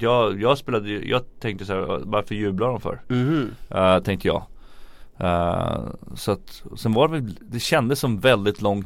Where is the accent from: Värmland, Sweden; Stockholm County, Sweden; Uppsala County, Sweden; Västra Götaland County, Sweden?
Stockholm County, Sweden; Järfälla; jag fortfarande tycker att jag är den person jag är egentligen från Järfälla